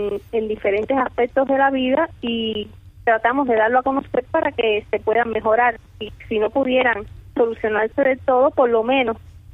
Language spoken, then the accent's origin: Spanish; San Antonio de los Baños, Artemisa, Cuba; yo soy de San Antonio de los Baños, al igual que mi esposo, vivimos juntos, Misael Aguilar Hernández